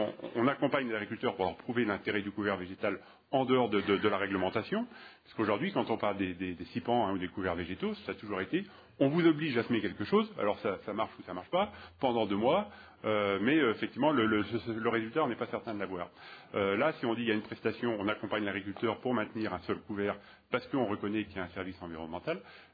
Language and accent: French; Nouvelle-Aquitaine, France; chez moi en Charente-Maritime, hein, deuxième zone humide de France